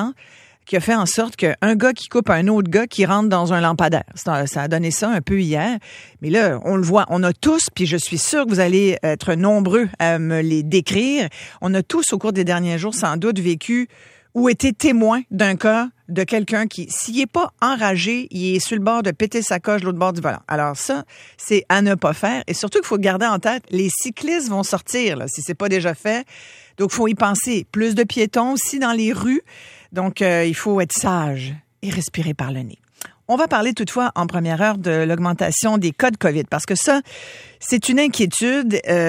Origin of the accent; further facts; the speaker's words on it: Quebec, Canada; on a chez nous au Québec Victoria Charles